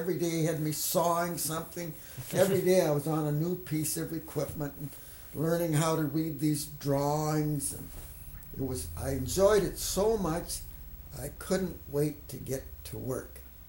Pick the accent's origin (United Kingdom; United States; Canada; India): Canada; I don't think he even knew I was a Canadian unless he recognized my accent, probably did.